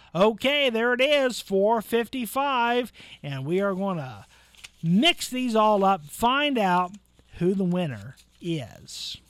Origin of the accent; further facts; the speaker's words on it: Waldo, Ohio, United States; down in my hometown where I live in Waldo